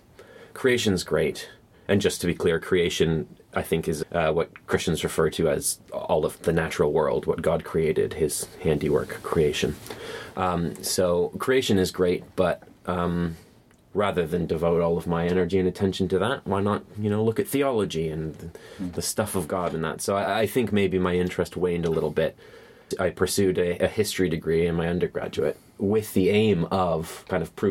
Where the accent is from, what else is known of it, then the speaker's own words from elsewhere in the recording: Canada; now in United Kingdom; I'm a Canadian ex-Christian living in the UK as a non-Christian.